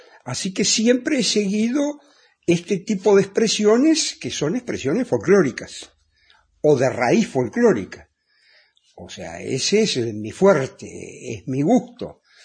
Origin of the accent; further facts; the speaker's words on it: Tacuarembó, Uruguay; also born or lived in Guichón; Yo soy nacido en Guichón. Mis cuatro abuelos están sepultados en Guichón. Yo nací en Guichón, pero me fui apenas aprendí a caminar en el campo, no en Guichón, me fui a Tacuarembó.